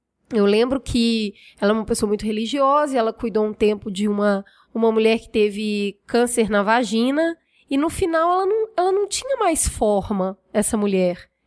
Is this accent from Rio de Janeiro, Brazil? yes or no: no; Minas Gerais, Brazil; É, eu sou mineira, né, e...